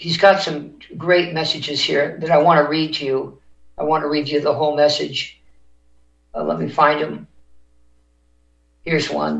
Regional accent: New York City, New York, United States; born there; I was born in 1948, And our president was born in 46 in Queens. I was born in Manhattan 2 years later, same city.

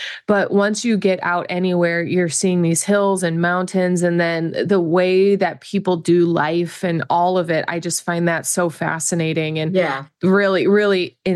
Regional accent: Indiana, United States; But that's because I'm from Indiana, so I have a little.

